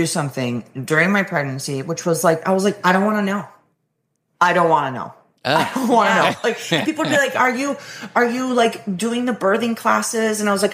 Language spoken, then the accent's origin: English; Venezuela; Maybe growing up